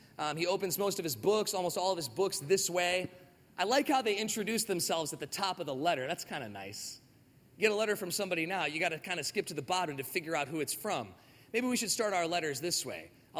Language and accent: English; Chicago, Illinois, United States; People laugh. Illinois, I'm from Chicago.